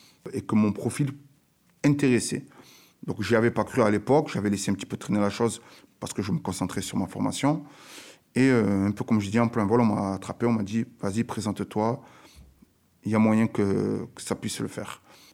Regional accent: Occitanie, France; Donc oui, je suis habitant du quartier. J'ai grandi dans la Bagatelle depuis tout petit.

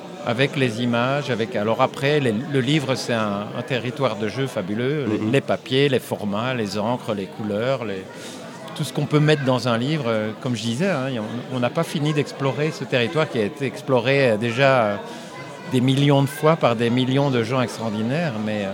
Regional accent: Brussels, Belgium; Il y a évidemment la partie francophone, d'où on pourrait dire que je viens, puisque je suis bruxellois d'origine

